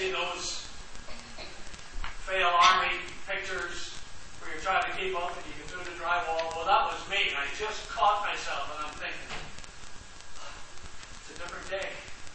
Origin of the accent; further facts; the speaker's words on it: Northern Ireland, United Kingdom; moved away; I come from Northern Ireland, the monoculture. Everybody's white there. You're either a Protestant or a Catholic, and that's your world.